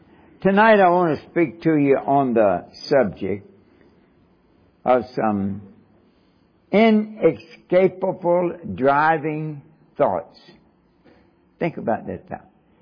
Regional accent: Kentucky, United States; when I was a boy growing up in Kentucky, I started listening to Kentucky basketball games early.

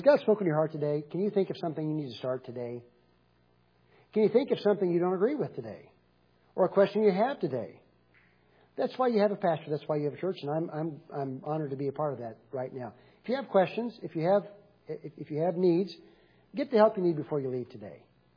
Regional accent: the South, United States; It's not because I was virtuous. And it's not because I was from the South.

